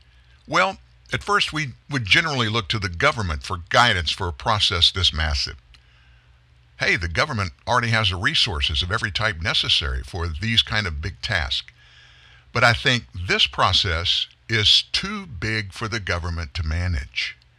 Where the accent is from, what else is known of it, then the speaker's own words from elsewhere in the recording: Southern United States, United States; Listen, folks, I'm 66 years old. I grew up in the South.